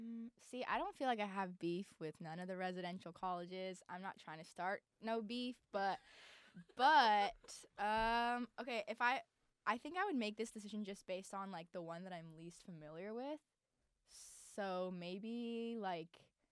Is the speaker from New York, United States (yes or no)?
no; Los Angeles, California, United States; I am an LA native. I'm from Los Angeles, so that has been my team growing up.